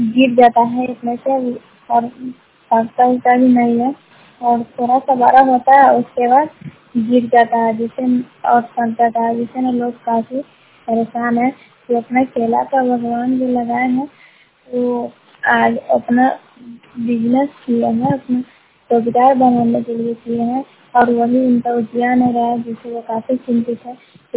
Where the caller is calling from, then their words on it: Sahwasi, India; सहवासी पंचायत से सहवासी विभाग से बोल रही हूँ।